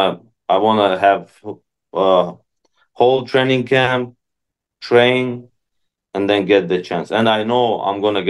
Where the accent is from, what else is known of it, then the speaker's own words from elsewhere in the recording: Russia; English is a second language; now in United States; because I grew up in Russia, so we have a little bit different like